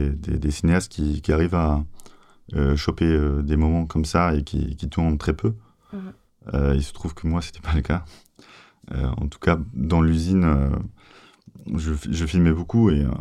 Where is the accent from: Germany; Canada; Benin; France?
Germany; Moi, j'ai grandi un peu en Allemagne.